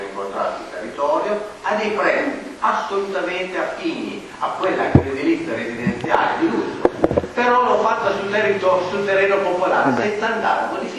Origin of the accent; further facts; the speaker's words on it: Reggio Emilia, Emilia-Romagna, Italy; born there; io sono nato a Reggio, mi sono trasferito a Guinea 26 anni fa, quindi sono tanto non albinetano quanto lo sono.